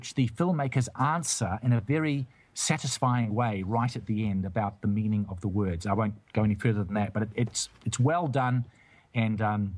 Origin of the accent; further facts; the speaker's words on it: New Zealand; I'm a New Zealander. I've grown up in this country.